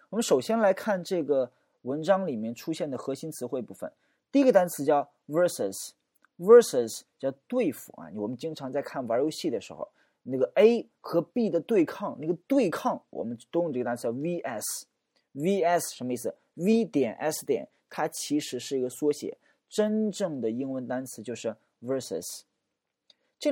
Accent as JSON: {"language": "Chinese", "country": "China", "said": "我们中国人有一个非常强大的能力啊"}